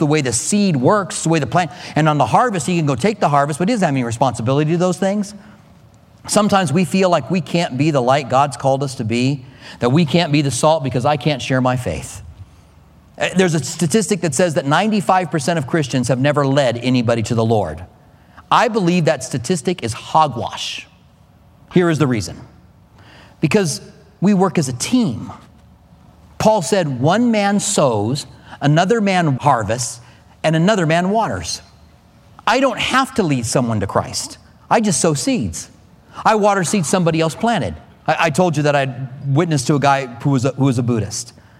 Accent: Clinton, Iowa, United States; born there

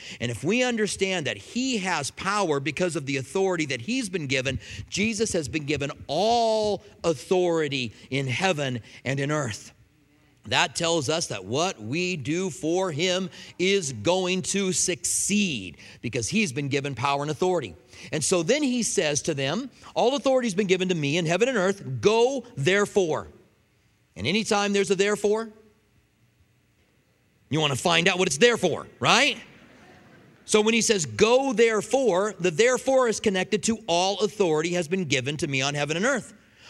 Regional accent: Albuquerque, New Mexico, United States; now in Tucson, United States; I grew up in Albuquerque. I didn't care about palm trees. I came to Tucson because I felt a call.

